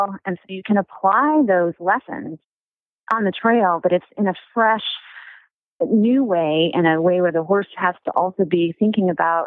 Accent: Pacific Palisades, California, United States; So I grew up in Palisades, and just to get to the arena, we had to ride the trails.

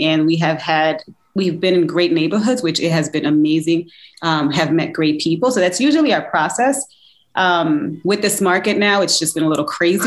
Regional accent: New York City, New York, United States; And I'm from New York City, so being close to home made a lot of sense.

